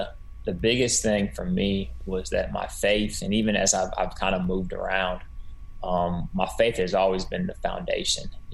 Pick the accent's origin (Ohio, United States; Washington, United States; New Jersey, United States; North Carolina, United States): Ohio, United States; Oxford; I grew up in a small town just north of Cincinnati, Ohio, called Oxford, Ohio.